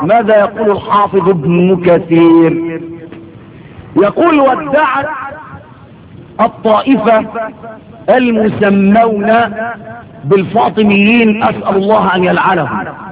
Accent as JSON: {"language": "Arabic", "country": "Egypt", "said": "من الذي يكون مدفونا عندنا في مصر؟"}